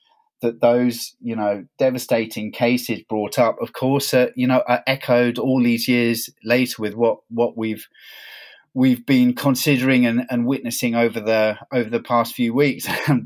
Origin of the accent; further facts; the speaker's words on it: London, United Kingdom; Well, I was born and bred in London, in Notting Hill.